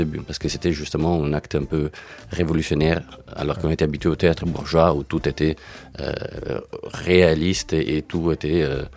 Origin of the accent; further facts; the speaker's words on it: Rimini, Emilia-Romagna, Italy; French is a second language; Je viens de la région de Bologne, de Rimini.